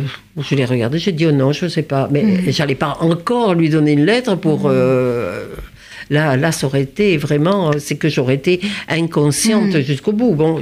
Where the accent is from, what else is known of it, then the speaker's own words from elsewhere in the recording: Toulouse, Occitanie, France; papa me demande d'aller chez nous, à Toulouse, pour faire une course.